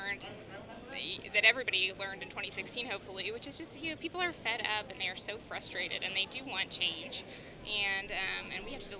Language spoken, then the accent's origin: English; Indiana, United States; like I said, I'm from Indiana, and a lot of people there, even people who voted for Trump